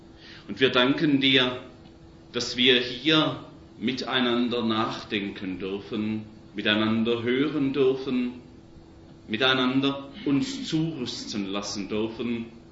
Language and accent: German; Holzgerlingen, Baden-Württemberg, Germany; also born or lived in Böblingen; ich bin gebürtig ganz hier aus der Nähe. Ich bin in Böblingen geboren und aufgewachsen in Holzgerlingen.